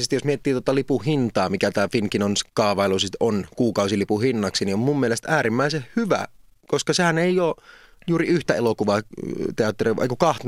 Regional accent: Kuopio, North Savo, Finland; mun lapsuudessa Kuopiossa oli Kuvakukko-niminen teatteri

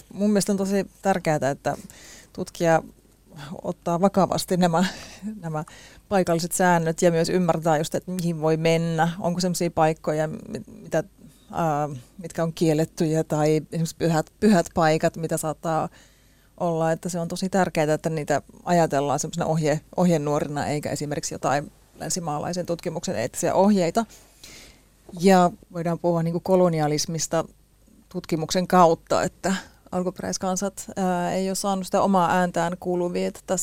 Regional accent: Central Finland, Finland; mä oon kotoisin Keski-Suomesta, missä ollaan joen rannalla ja kalastetaan ja ollaan paljon metsässä

